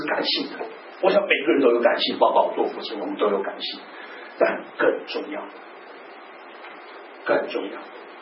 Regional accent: Kaohsiung, Taiwan; also born or lived in Vancouver, Canada; 我的家乡有两个，一个是高雄，一个是温哥华，目前我大部分的基地在高雄，少部分时间回到温哥华来。

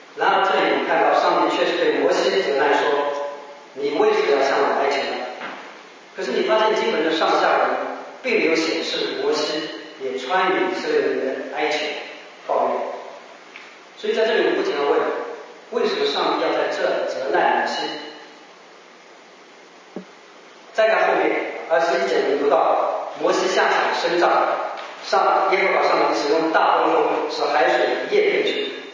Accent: China; 也符合我们中国人传统的扬善惩恶的道德观念

